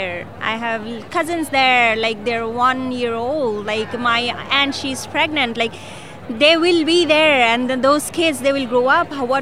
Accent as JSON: {"language": "English", "country": "Bangladesh", "second_language": "English", "said": "Like the country I'm from Bangladesh, so like in 50 to 100 years, like most of the part of the country will be underwater."}